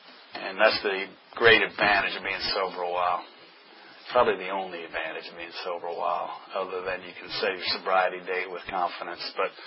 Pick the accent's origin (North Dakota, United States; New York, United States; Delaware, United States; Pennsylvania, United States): New York, United States; New York City; Like I said, I grew up in New York City.